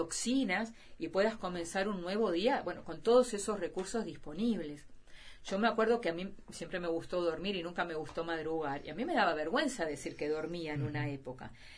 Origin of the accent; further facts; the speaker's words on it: Argentina; Yo hago siempre el chiste que yo soy argentina y tampoco soy perfecta